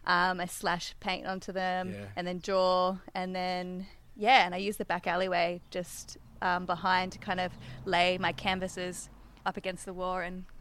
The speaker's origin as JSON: {"language": "English", "region": "New South Wales", "country": "Australia", "tie": "born or raised there", "also_born_or_lived": "Hunter Valley", "said": "I grew up in Cat Eye National Park along the Hawkesbury River in New South Wales and later moved to the Hunter Valley."}